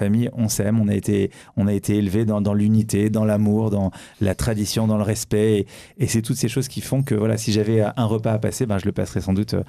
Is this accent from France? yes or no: no; Tunisia; Je suis tunisien, je suis tuniso-algérois, mais le côté tunisien est très important.